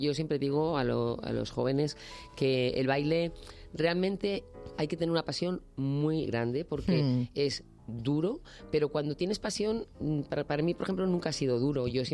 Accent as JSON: {"language": "Spanish", "town": "Granada", "region": "Andalusia", "country": "Spain", "tie": "born or raised there", "said": "a Granada voy mucho. Es mi ciudad natal, es una ciudad donde tengo una gran parte de mi familia"}